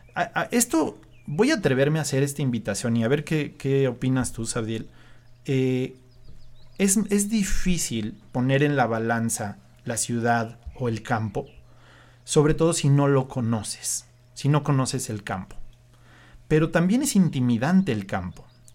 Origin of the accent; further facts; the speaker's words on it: Malinalco, State of Mexico, Mexico; Aquí en Malinalco, una vez te platiqué que me cuestionaron así en el centro, ¿no? Usted no es de aquí, ¿no? Como que me vieron muy no sé qué. Me dijeron, usted no es de aquí. Yo, ¿cómo no? Yo soy de aquí. Yo nací aquí, le aseguré.